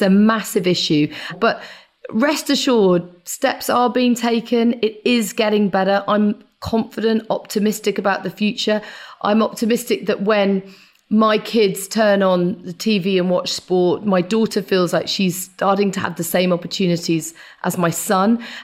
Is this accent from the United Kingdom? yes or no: yes; East Midlands, United Kingdom; born there; Well, I was actually born very near to Silverstone.